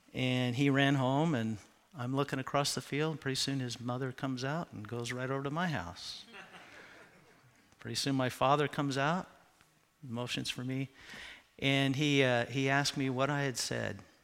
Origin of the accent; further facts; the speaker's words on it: Washington, United States; even though I grew up in Central Washington, I should know about this